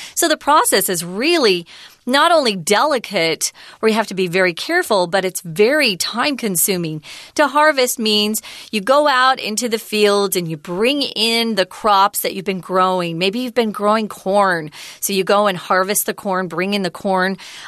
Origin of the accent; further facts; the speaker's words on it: Arizona, United States; When I grew up in Arizona, which is close to Mexico. We share a border.